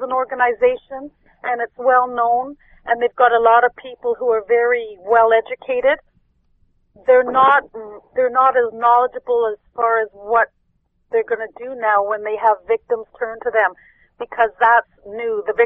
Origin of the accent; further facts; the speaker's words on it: Canada; we're from Canada.